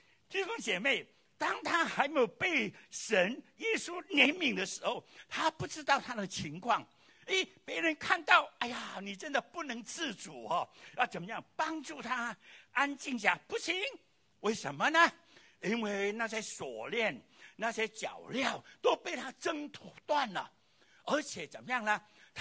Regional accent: Fujian, China; 我们就因为我们是闽南人呢、啊、福建人呢、啊

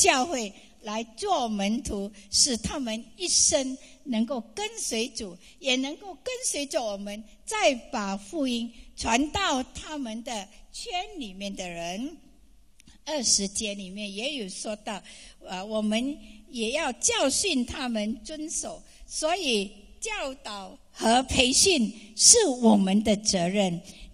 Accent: Malaysia; now in Australia; 我是从马来西亚来的哈

